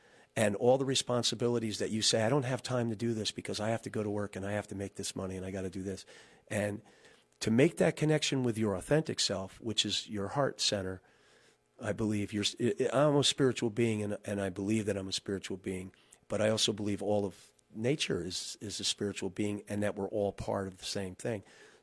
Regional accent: West Shokan, New York, United States; long fond memories of from back growing up in West Shokan.

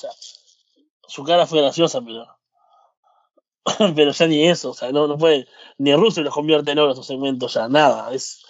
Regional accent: Uruguay; yo soy un uruguayo blanco de clase media

